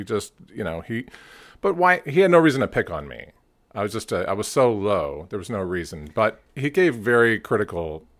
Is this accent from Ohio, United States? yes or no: yes; Cleveland, Ohio, United States; So, grew up in Cleveland. My father was a teacher. My mom's a teacher. And all 12 years, all boys school.